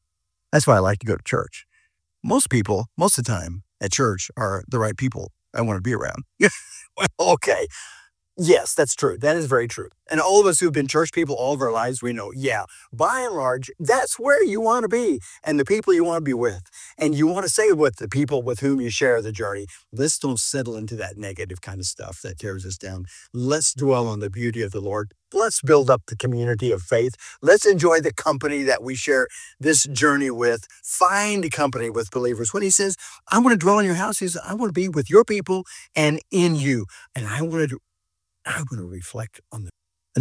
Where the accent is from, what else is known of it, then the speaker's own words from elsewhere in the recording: United States; Okay, I'm an American. We don't do that here.